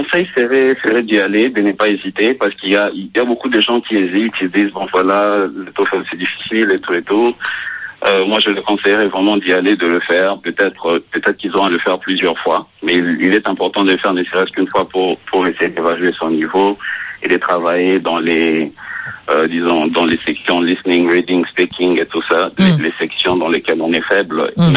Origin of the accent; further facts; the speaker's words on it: Kinshasa, DR Congo; moved away as an adult; now in Birmingham, United States; je suis originaire de Kinshasa et j'ai commencé un degré, disons, un niveau master à l'Université d'Alabama à Birmingham depuis l'automne passé, 2015